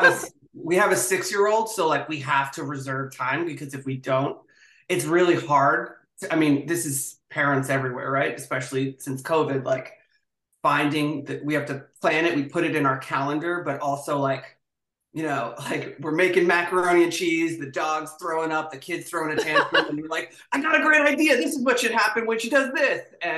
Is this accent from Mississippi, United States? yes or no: no; Boston, Massachusetts, United States; I'm from Boston originally, much like the cases.